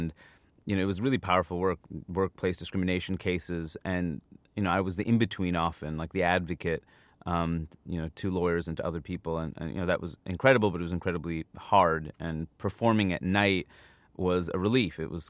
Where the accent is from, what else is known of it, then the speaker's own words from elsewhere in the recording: New York, United States; And, I'm from New York. I know, like, the New York scene's harder